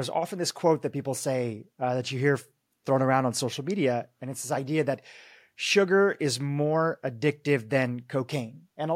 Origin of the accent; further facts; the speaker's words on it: Nairobi, Kenya; born there; You know, I was actually born in Nairobi. I was born in Nairobi